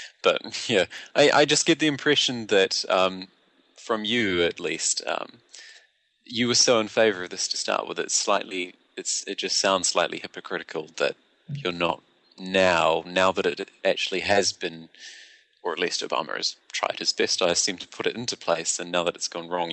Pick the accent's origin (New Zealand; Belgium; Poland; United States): New Zealand; Right, well, I'm from New Zealand here, so I'm just going to sit this one out.